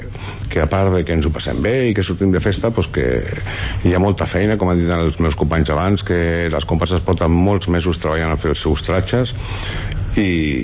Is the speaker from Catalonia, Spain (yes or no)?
no; Vinaròs, Valencian Community, Spain; també som gent de Vinaròs i volem conjugar el que el comparsero s'ho pugui passar bé